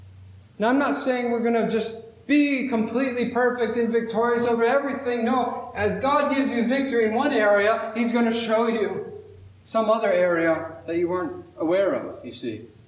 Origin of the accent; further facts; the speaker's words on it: Hope, Rhode Island, United States; We got to go down to where I grew up in Hope, Scituate